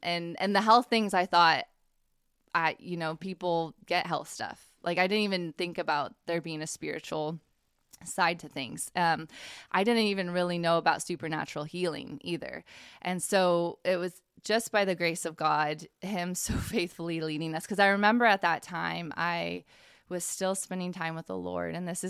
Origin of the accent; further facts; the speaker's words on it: Washington, United States; also born or lived in Indiana; And it was interesting because moving back to Washington, it's like, I'm from Washington.